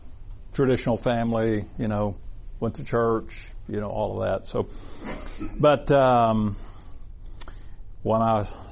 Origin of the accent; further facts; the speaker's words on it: Texas, United States; I'm native Texan through and through.